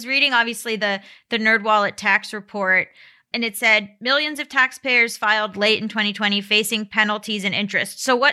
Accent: Florida, United States; Like, I'm from Florida. I feel like Florida doesn't, right?

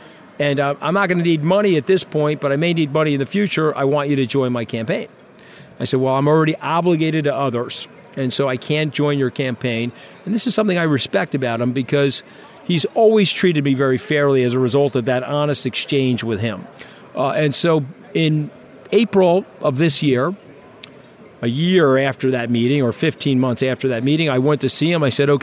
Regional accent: New York, United States; I'm a New Yorker and not a wallflower.

